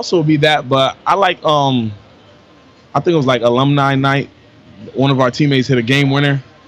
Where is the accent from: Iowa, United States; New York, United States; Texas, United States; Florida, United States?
Florida, United States; Tampa; I'm from Tampa, Florida, right here.